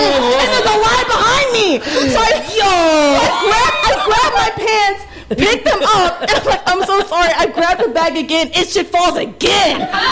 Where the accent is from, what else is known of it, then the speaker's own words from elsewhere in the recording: Texas, United States; Again, I am from Texas.